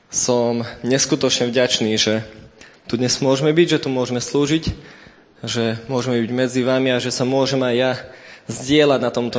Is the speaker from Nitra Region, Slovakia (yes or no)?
yes; Nesvady, Nitra Region, Slovakia; also born or lived in abroad; sme z Nesvadoby dvaja s mojou manželkou a nejaký ten rok tu bývame, potom sme nebývali, potom sme žili v zahraničí a ja pochádzam z evangelického zboru odtiaľto z Nesvad, kde som vyrastal v podstate